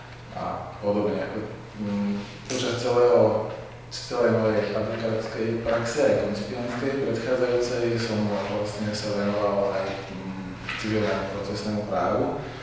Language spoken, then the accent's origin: Slovak; Bratislava, Bratislava Region, Slovakia; pochádzam z Bratislavy, v súčasnosti pôsobím ako advokát.